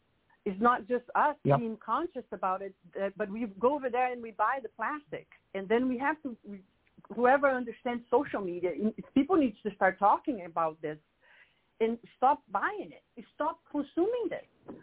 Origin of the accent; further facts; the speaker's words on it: Brazil; English is a second language; I mean, I grew up in Brazil.